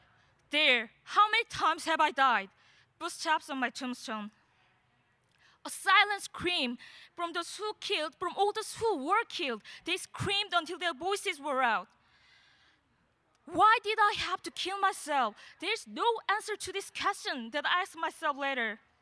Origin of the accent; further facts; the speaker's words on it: South Korea; from Pungsan High School, South Korea.